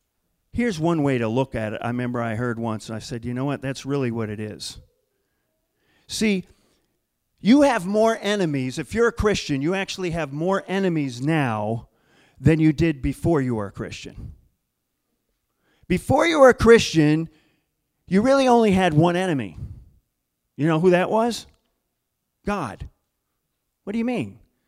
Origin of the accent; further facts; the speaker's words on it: Battle Creek, Michigan, United States; now in New York, United States; See, where I grew up in Battle Creek, Michigan, first of all, I guess there were some taxis